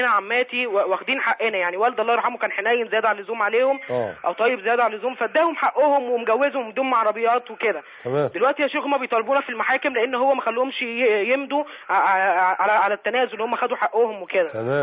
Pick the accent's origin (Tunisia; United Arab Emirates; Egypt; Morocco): Egypt; Giza, Giza Governorate; نعم، انا حضرتك من الجيزة